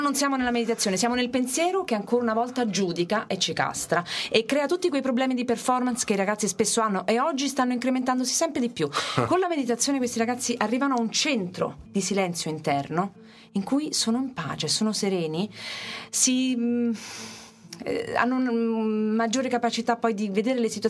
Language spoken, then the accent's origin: Italian; Rome, Lazio, Italy; io ho voluto portarlo nelle scuole pubbliche di Roma, sono romana.